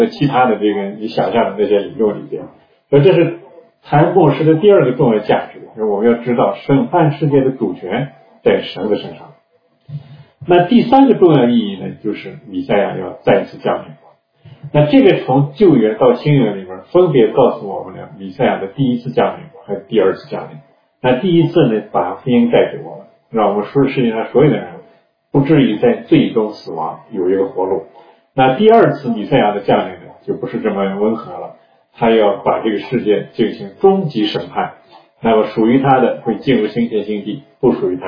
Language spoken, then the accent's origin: Chinese; China; 那我们中国人